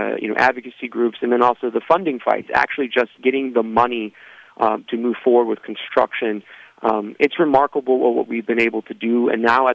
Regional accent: California, United States; makes you really appreciate the weather I grew up with in California.

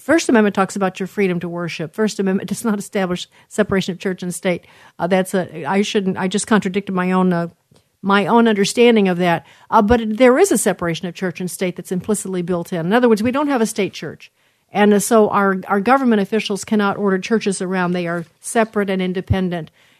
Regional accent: Illinois, United States; But Illinois, huge state, my home state, has only 99 deaths.

